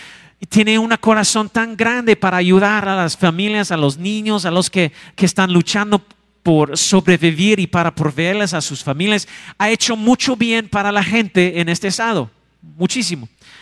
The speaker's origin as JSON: {"language": "Spanish", "country": "United States", "second_language": "Spanish", "lives_now": "Mexico", "said": "soy extranjero. No nací en México. Mi corazón sí, pero yo soy gringo."}